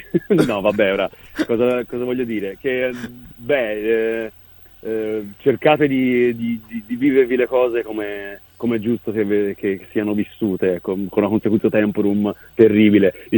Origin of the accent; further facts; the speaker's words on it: Florence, Tuscany, Italy; io sono cresciuto nella Firenze degli anni 90, che era pazzesca. Io forse all'epoca non me ne rendevo conto perché ero molto giovane.